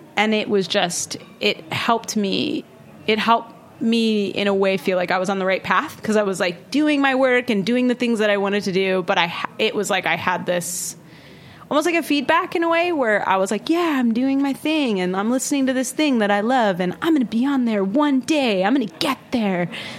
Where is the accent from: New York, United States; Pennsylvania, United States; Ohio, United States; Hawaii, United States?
Hawaii, United States; where I lived, where I grew up in Hawaii, my parents were super into going to church.